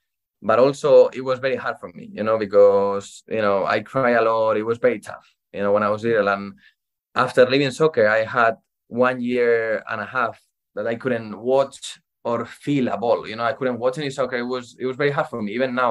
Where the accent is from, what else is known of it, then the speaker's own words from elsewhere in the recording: Madrid, Community of Madrid, Spain; So basically, I am from Spain, Madrid.